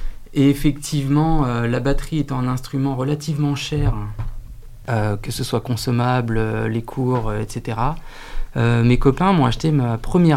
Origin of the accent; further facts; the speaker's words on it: Ermenonville, Hauts-de-France, France; Alors, moi, je viens d'Ermenonville. Et effectivement, j'ai fait toute ma scolarité également sur le secteur de Nanteuil-le-Haudouin, Crépy-en-Valois